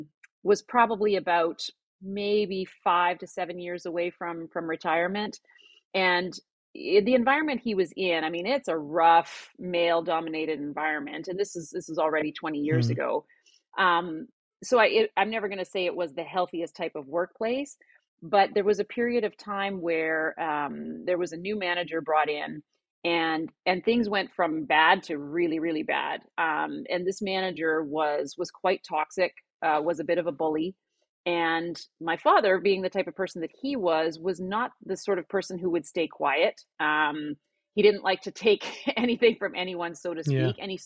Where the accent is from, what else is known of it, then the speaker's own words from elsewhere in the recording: Alberta, Canada; now in North Vancouver, Canada; Well, I'm based in North Vancouver, Canada. I didn't grow up here. I grew up in Alberta in Canada, but I've lived a few places. But for the last, I guess, 12 or 13 years, Vancouver has now been home.